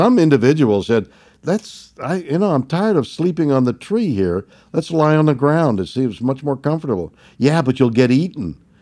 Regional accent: Montreal, Quebec, Canada; I was brought up in Montreal, Canada.

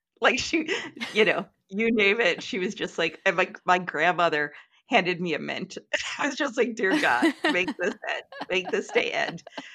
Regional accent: Seattle, Washington, United States; I'm a big red wine girl. I'm from Seattle. Like it was in the top bullets of who I was.

